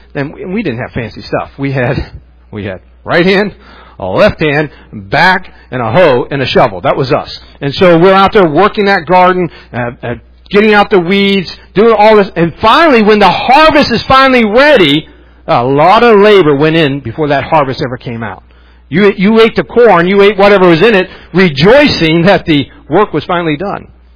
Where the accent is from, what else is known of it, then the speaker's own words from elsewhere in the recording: West Virginia, United States; also born or lived in Mississippi; I grew up in West Virginia. I grew up in a rural area. I did not grow up in a city. I grew up in the country.